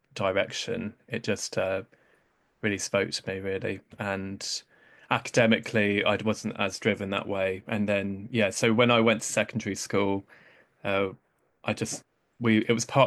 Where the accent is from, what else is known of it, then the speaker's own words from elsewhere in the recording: Maidstone, South East England, United Kingdom; I grew up in Maidstone in Kent, I just went to a normal community school